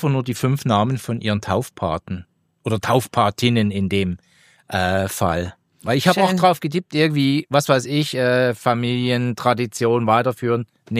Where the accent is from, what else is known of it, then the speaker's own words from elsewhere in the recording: Switzerland; Bei uns in der Schweiz sind es ja immer 3